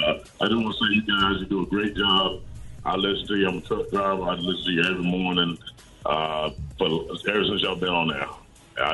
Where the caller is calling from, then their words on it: Martinsville, Virginia, United States; I'm from Martinsville, Virginia.